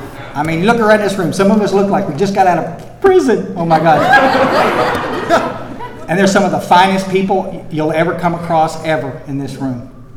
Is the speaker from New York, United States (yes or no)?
no; Texas, United States; I was raised in Central Texas, and my father was an alcoholic